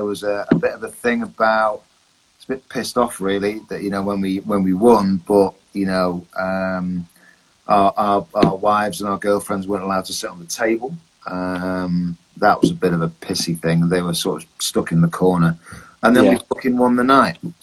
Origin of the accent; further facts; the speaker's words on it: Bury, North West England, United Kingdom; we're five lads from Bury.